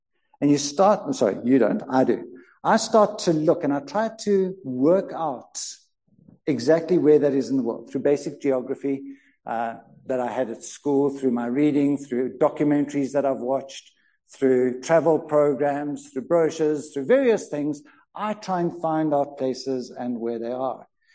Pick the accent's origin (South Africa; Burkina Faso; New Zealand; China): South Africa; I don't know, but I'm a South African.